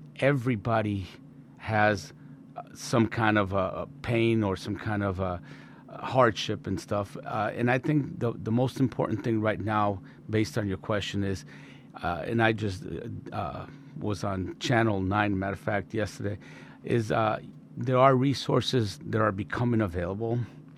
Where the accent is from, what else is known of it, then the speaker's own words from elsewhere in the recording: Colombia; Well, you know, I grew up in Colombia